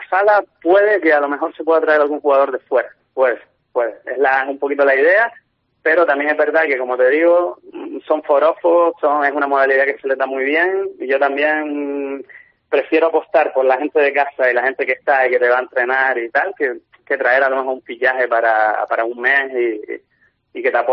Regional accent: Las Palmas de Gran Canaria, Canary Islands, Spain; yo soy de un barrio humilde, soy del Lazo, un barrio de Las Palmas de Gran Canaria

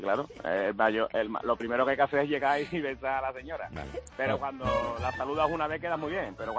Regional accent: Seville, Andalusia, Spain; A mediodía llegan los compañeros de fuera, somos de Sevilla

